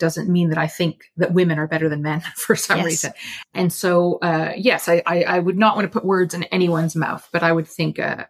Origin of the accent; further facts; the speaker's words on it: Canada; moved away as an adult; now in Iceland; I was born and raised in Canada. Mm. I moved to another country that does well in terms of gender equality. I moved to Iceland as an adult.